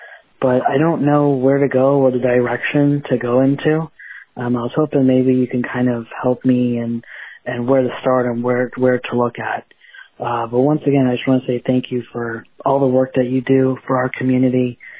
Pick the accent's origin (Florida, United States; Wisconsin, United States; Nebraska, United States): Florida, United States; Jupiter; I'm from Jupiter, Florida.